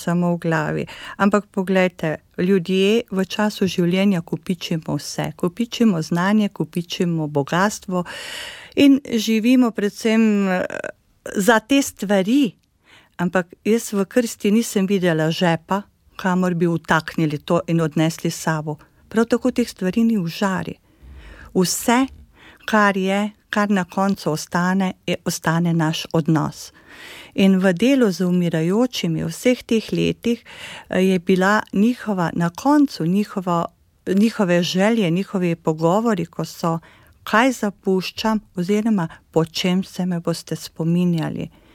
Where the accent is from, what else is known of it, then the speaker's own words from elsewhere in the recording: Carinthia, Slovenia; also born or lived in Ljubljana; jaz prihajam iz Koroške, prihajam iz Brezna, drugače sem iz okolice Slovengradca, kjer sem tudi začela svojo pot